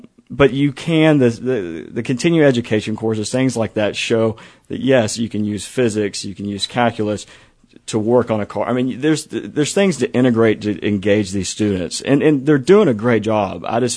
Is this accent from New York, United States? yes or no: no; Lubbock, Texas, United States; I'm homegrown. I grew up in Lubbock